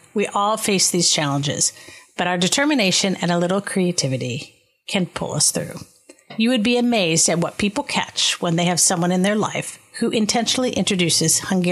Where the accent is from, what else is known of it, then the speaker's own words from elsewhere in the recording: Youngstown, Ohio, United States; I was your absolute typical teenager growing up in Youngstown, Ohio.